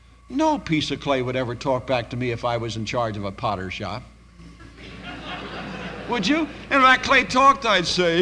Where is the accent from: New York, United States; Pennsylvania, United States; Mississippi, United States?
Pennsylvania, United States; Philadelphia; born there; Now, when I was born in South Philly on the wrong side of the tracks.